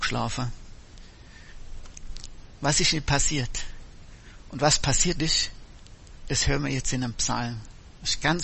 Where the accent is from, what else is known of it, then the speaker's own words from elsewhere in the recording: Missen, Bavaria, Germany; Bin aufgewachsen im Oberallgäu, in Missen.